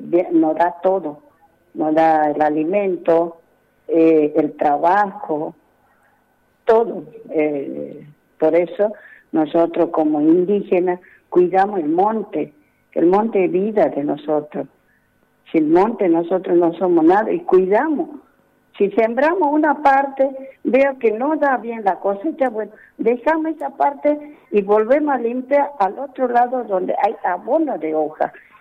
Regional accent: Peña Morada, Salta, Argentina; now in Tartagal, Argentina; porque yo me crié en el campo, bueno, por mi hijo, por el estudio, yo me vine acá en Tartagal. Yo soy de Peña Morada

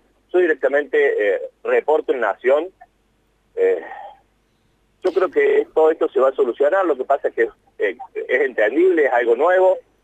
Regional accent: Córdoba, Argentina; Córdoba es mi provincia

